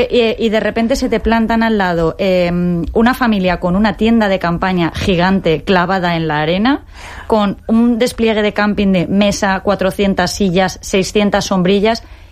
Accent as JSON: {"language": "Spanish", "town": "Cuenca", "region": "Castilla-La Mancha", "country": "Spain", "said": "aunque yo llevo aquí más años que la tos viviendo, yo soy de Cuenca."}